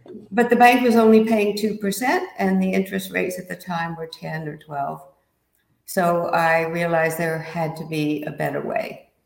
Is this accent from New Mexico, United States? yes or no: no; Greenville, South Carolina, United States; Yes, I grew up in Greenville. My mother and father both were survivors of the Holocaust. They had to leave Vienna.